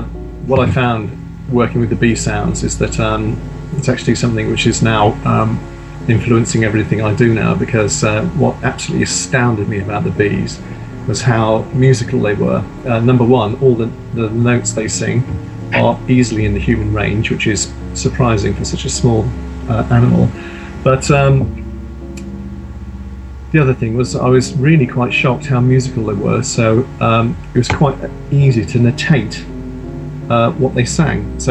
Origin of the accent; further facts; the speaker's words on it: Worcester, West Midlands, United Kingdom; I grew up in Worcester, reasonably kind of countryside-ish where we were and everything.